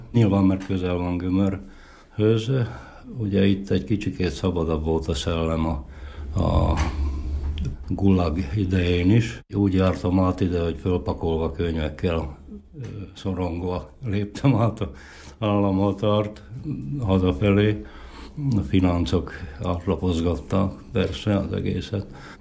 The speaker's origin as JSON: {"language": "Hungarian", "region": "Upper Hungary", "country": "Slovakia", "said": "Felvidéki magyarként az ott volt a kedvenc téma, a megmaradásunk, a kultúránkért való küszködés."}